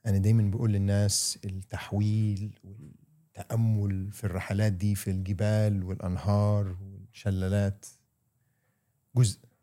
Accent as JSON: {"language": "Arabic", "country": "Egypt", "tie": "born or raised there", "also_born_or_lived": "United States / Bali / Saudi Arabia / Dubai", "moved": "as an adult", "said": "انا اتولدت في امريكا، وفترة مصر من 10 إلى 20 سنة كانت فترة قوية بزور وأنا فخور بها. وتعلمت أهل، دين، لغة، أخلاق"}